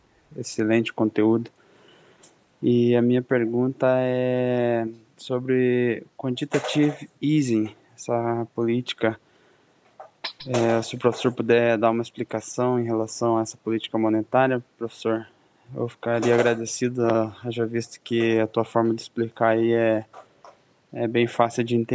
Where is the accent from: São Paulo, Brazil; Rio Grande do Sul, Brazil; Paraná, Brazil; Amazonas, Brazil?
Paraná, Brazil; Curitiba; sou aqui de Curitiba, Paraná.